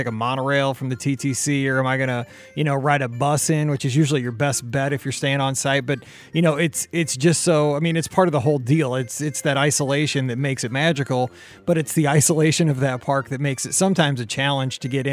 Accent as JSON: {"language": "English", "town": "St. Louis", "region": "Missouri", "country": "United States", "said": "I'm from St. Louis, where, you know, in the wintertime here, the wind chill will get to 15, 20 below, you know, in January."}